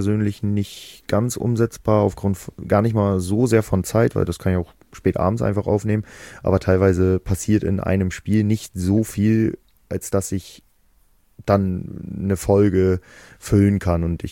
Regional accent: Cuxhaven, Lower Saxony, Germany; ein guter alter Freund aus meiner Heimat, aus Cuxhaven

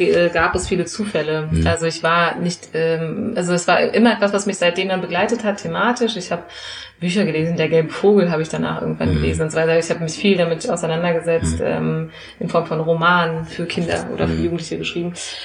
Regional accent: Frankfurt, Hesse, Germany; born or raised there

